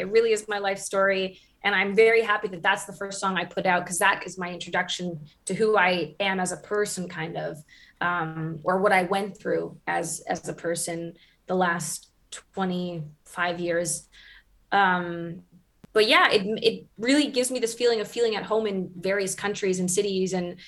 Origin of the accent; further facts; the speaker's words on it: Canada; my mom never really spoke that much German with us growing up in Canada.